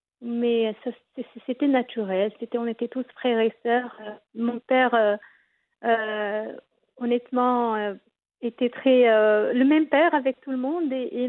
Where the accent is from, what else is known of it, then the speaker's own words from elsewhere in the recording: Ouazzane, Tanger-Tetouan-Al Hoceima, Morocco; moved away as an adult; Écoute, je suis née, j'ai grandi à Wazen et j'ai quitté après le bac à l'âge de 18 ans.